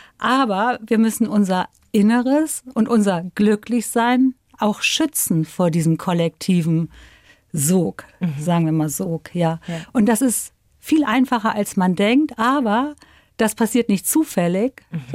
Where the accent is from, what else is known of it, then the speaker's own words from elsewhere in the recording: Bonn, North Rhine-Westphalia, Germany; ich komme ja aus Bonn, ne?